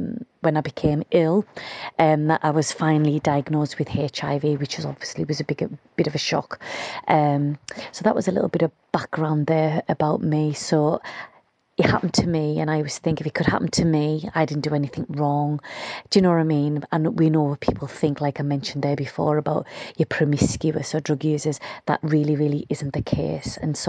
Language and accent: English; Whitehaven, North West England, United Kingdom; I'm 46 years old and I'm from Whitehaven